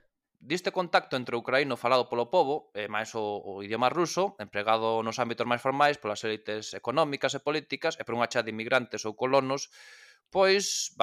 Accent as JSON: {"language": "Galician", "town": "Vigo", "region": "Galicia", "country": "Spain", "said": "son de Vigo, máis ou menos sei como é a situación lingüística da miña cidade."}